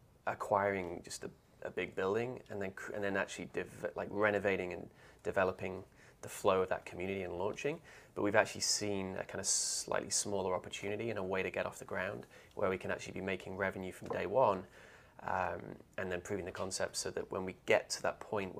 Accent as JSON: {"language": "English", "region": "London", "country": "United Kingdom", "also_born_or_lived": "Austin, United States", "lives_now": "United States", "said": "I moved initially from London in England to Austin, Texas"}